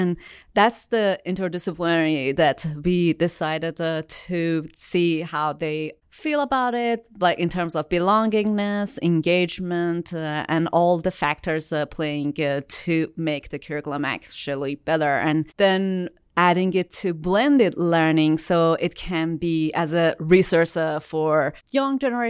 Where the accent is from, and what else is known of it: Isfahan, Iran; English is a second language; moved away as an adult; now in United States